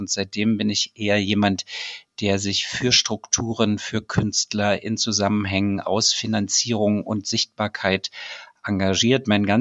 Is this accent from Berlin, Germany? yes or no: no; Döbeln, Saxony, Germany; ich komme aus Sachsen und bin in Döbeln groß geworden. Das ist hier so 30 Kilometer vor Chemnitz.